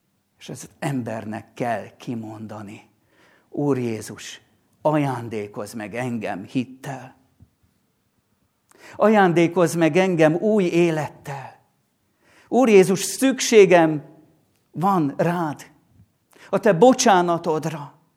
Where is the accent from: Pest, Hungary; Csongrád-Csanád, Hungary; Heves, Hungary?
Pest, Hungary; Szentmártonkáta; Szent Márton Kátán nőttünk fel, és ott volt a mi gyermekkorunk